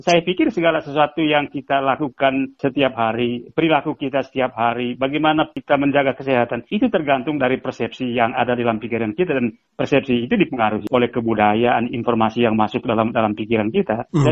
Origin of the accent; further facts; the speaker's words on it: East Nusa Tenggara, Indonesia; kami orang NTT itu terlalu berharap pada sesuatu